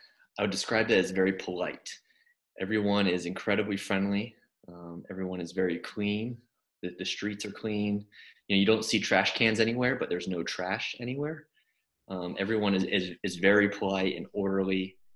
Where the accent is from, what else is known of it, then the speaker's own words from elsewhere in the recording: United States; moved away as an adult; now in Japan; I'm from America, like you just said, and I've been living in Japan for about 3.5 years with my wife.